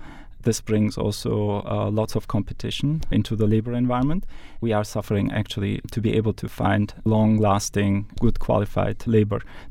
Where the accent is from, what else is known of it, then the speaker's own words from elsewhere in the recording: Germany; moved away; also born or lived in Italy / Turkey; I was born and raised in Germany, actually, but I have been before in Italy.